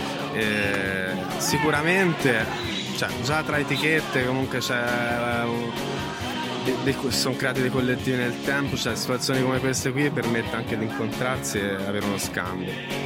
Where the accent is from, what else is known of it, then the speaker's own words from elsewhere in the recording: Arezzo, Tuscany, Italy; noi siamo di Arezzo